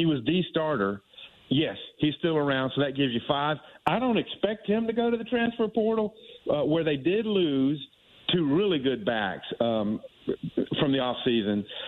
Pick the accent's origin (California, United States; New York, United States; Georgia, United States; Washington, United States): Georgia, United States; Atlanta; It's always great to talk to the great folks of Atlanta, my hometown.